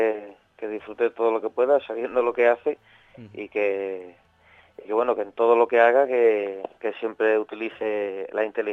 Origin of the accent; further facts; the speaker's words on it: Jerez de la Frontera, Andalusia, Spain; yo al fin y al cabo soy de Jerez, aunque la banda sea de Sevilla, y he crecido con eso, los carnavales de Cádiz cerca.